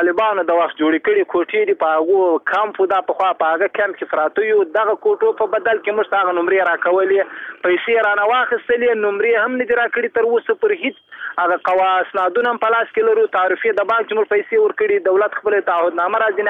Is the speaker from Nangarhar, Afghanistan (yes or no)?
no; Badghis, Afghanistan; زه خپل د بادغیست ولایت د مقر د ولسوالۍ یم